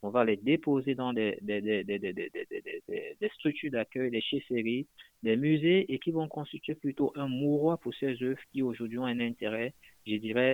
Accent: Cameroon; c'est vrai que je suis camerounais, de temps en temps je reviens trop sur le Cameroun

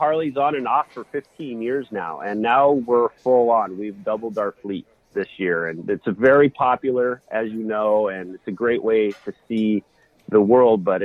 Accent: Anchorage, Alaska, United States; now in Girdwood, United States; I was born and raised in Alaska. I was born in Anchorage. I now live in a small town called Girdwood, Alaska.

